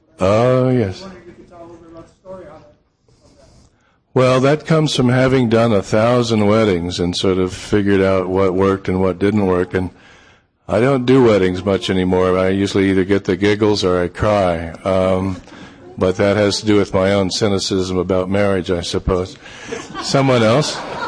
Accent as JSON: {"language": "English", "region": "Texas", "country": "United States", "tie": "born or raised there", "said": "I grew up in Texas in a very, very conservative Southern Baptist environment."}